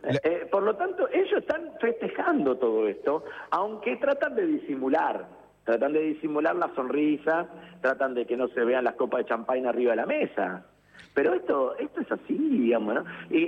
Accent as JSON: {"language": "Spanish", "region": "Santa Fe", "country": "Argentina", "said": "Te hablo, yo soy de Santa Fe."}